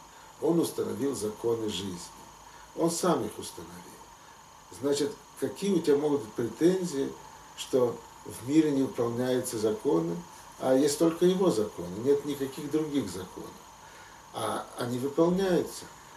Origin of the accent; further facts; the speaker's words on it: Lithuania; Я вырос в Литве